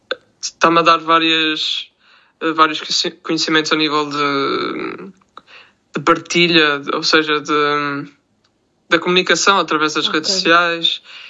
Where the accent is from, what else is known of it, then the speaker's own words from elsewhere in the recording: Resende, Viseu, Portugal; numa festa que existe na minha terra, em Rezende